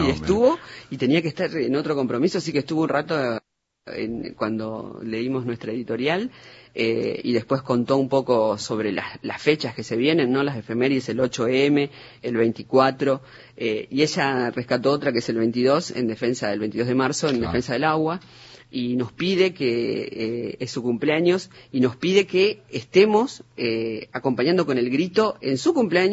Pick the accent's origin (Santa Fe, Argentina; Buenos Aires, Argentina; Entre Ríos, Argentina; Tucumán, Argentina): Santa Fe, Argentina; Yo soy de Santa Fe, de un barrio que se llama Chalet, que sufrió las inundaciones en el 2003 tremendamente